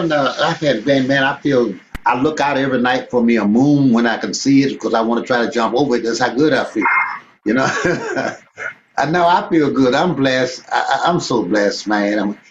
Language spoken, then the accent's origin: English; Louisiana, United States; moved away; Oh, yeah. I left my hometown in 1947, went to Pine Bluff, Arkansas.